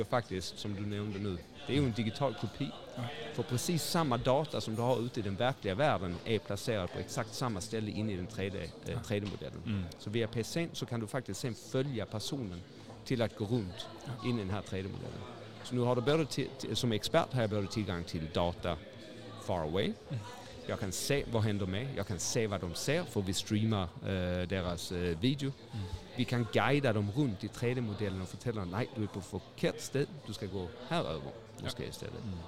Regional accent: Sweden; now in Copenhagen, Denmark; Jeg er svensker og København M.

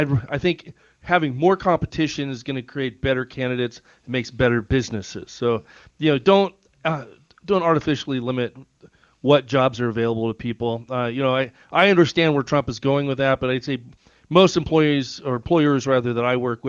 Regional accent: Nevada, United States; I've been born and raised in Nevada. Nevada, I think, has a work ethic.

